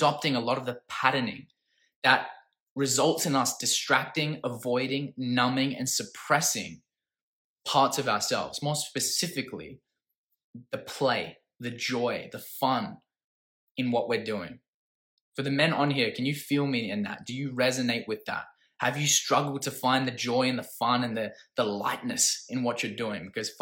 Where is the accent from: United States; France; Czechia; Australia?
Australia; Perth, Western Australia; I'm from Perth, Max, Western Australia.